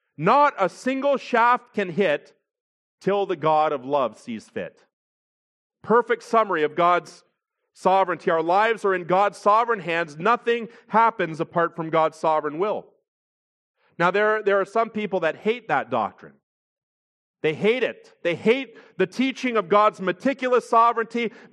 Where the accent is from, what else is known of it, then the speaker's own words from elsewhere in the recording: Canada; Now, I'm a Canadian